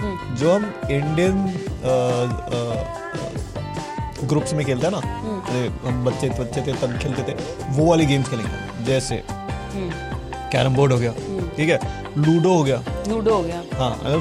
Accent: Mumbai, Maharashtra, India; अभी हम मुंबई से हूँ, कोई हरियाणा से था, कोई और कहीं से था

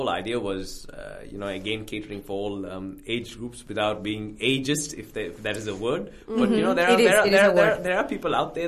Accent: Goa, India; So I'm from Goa, which is on the west coast of India.

